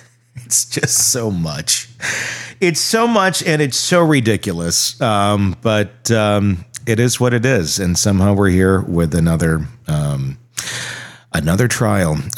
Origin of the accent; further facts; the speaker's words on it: Wisconsin, United States; I grew up in Wisconsin, which is like the most alcoholic state in the country.